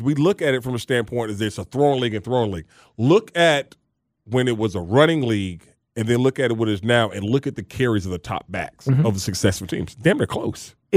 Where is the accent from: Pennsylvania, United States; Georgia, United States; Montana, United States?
Georgia, United States; Fort Valley; I'm from Fort Valley. All right?